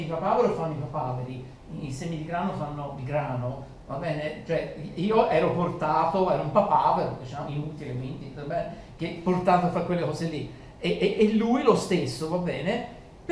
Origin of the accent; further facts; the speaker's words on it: Pontassieve, Tuscany, Italy; Sono cresciuto a Pontassieve, parlavo grosso modo il pontassievese a quell'età